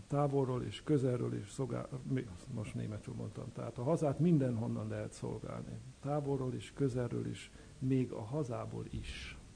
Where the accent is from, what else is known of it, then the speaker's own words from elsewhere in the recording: Hungary; moved away as an adult; also born or lived in Vienna, Austria; now in Germany; Budapesten elvégeztem a főiskolát, és annak idején lehetőség nyílt arra, hogy kiszerződjek először Ausztriába, ott folytattam Bécsben a tanulmányaimat